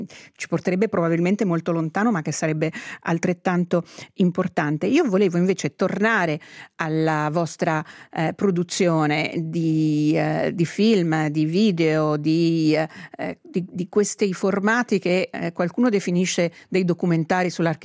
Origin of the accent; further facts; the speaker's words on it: Italian-speaking Switzerland, Switzerland; Venezia, che conosciamo anche come svizzero italiani abbastanza da vicini